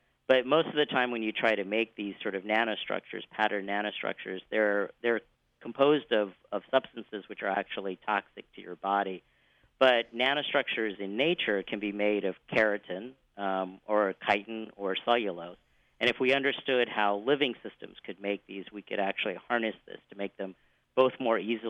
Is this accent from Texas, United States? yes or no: yes; Texas, United States; I was 8 years old and I found a dead giant swallowtail in my yard where I grew up in Texas